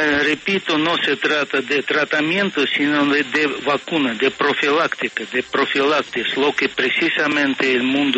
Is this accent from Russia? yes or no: yes; Russia; se produce en mi país por este centro Gamaleya, se distribuye por el Fondo Ruso de Inversiones Directas